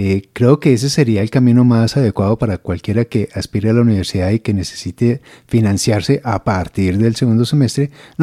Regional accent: Colombia; Como buenos colombianos, nosotros siempre pedimos descuentos.

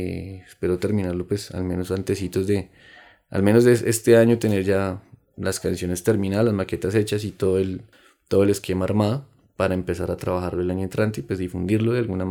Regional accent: Colombia; yo entiendo que como colombianos deseemos y tengamos un anhelo de la paz

